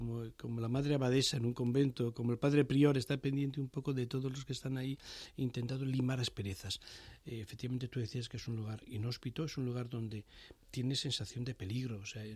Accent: Madrid, Community of Madrid, Spain; yo, que soy de Madrid, meseta, que no entiendo nada de mar

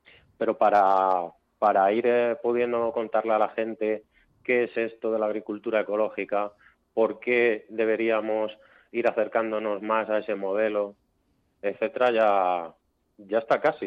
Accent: Valdemoro, Community of Madrid, Spain; Yo soy madrileño, he vivido la mayor parte de mi vida en Valdemoro, al sureste de Madrid.

